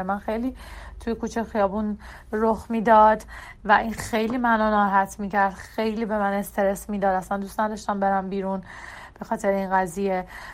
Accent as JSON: {"language": "Persian", "country": "Iran", "moved": "yes", "said": "چرا از ایران مهاجرت کردم؟ خیلی علتهای زیادی داشت."}